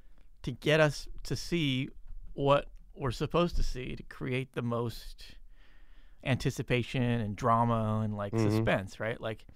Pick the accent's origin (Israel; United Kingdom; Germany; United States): United Kingdom; England; born there; So I was born in England.